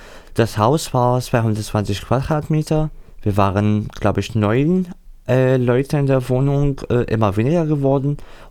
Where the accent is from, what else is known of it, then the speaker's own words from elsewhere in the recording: Syria; German is a second language; now in Germany; Ich bin im Osten von Syrien aufgewachsen, in der Nähe von dem Fluss Euphrat, in der Umgebung, also knapp an der Grenze von dem Irak, nicht direkt, aber die Stadt zwischen der Wüste inmitten des Landes Syrien und Irak.